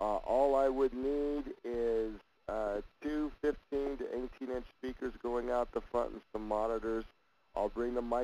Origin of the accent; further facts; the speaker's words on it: Washington, D.C. area, United States; now in Colorado Springs, United States; I hail currently from Colorado Springs. I've been here since the new millennium, and I was born and bred outside of the suburbs of Washington, D.C.